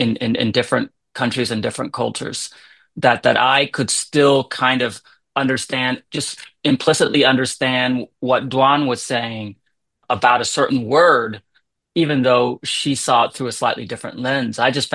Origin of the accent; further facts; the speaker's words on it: Oklahoma, United States; also born or lived in Iowa / Las Vegas; I grew up in Oklahoma, lived in Iowa, Las Vegas, very few Vietnamese people.